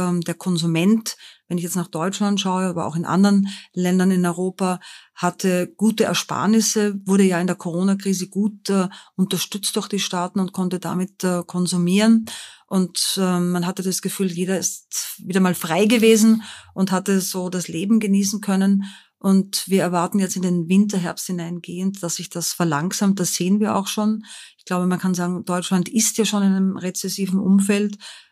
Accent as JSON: {"language": "German", "town": "Linz", "region": "Upper Austria", "country": "Austria", "lives_now": "Frankfurt, Germany", "said": "So ist es, aus Linz in Oberösterreich."}